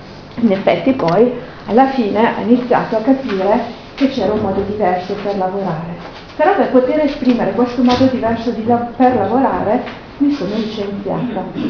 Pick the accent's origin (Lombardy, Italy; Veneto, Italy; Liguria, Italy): Lombardy, Italy; Brescia; Poi io vengo da Brescia, per cui da noi c'è proprio il concetto del lavoro